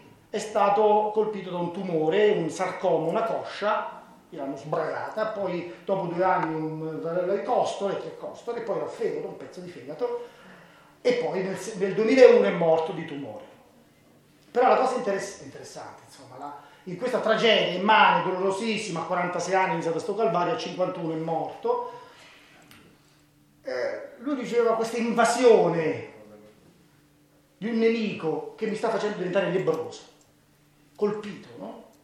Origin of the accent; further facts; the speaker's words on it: Fermo, Marche, Italy; also born or lived in Rome; now in Assisi, Italy; dal 90 al 2004 sono stato a Roma, io sono marchigiano di Fermo, ho studiato a Roma